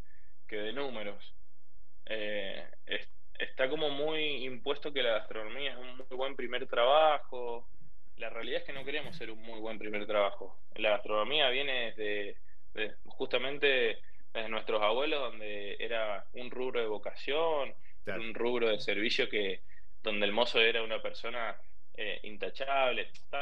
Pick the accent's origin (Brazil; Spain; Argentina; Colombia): Argentina; lamentablemente somos argentinos